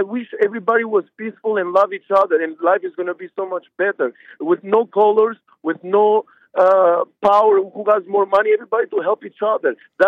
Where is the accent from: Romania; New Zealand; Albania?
Albania; English is a second language; now in United States; But actually, America, if I'm from Europe, first of all. I'm from Albania. But what I learned being in America for like 15 years